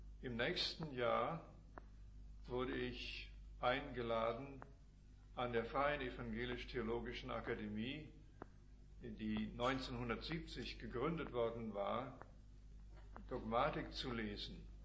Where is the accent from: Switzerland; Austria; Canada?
Canada; now in Germany; kommen aus Kanada. Sie ist in den Vereinigten Staaten geboren, ich bin in Kanada geboren. Wir sind dort in deutschsprachigen Kreisen aufgewachsen. Und 1954 kamen wir nach Europa.